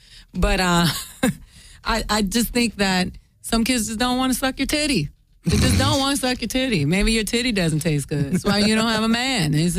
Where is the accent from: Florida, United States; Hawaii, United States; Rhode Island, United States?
Florida, United States; also born or lived in Boston; Well, I was born in Boston. My family's from Boston, but I grew up in Florida.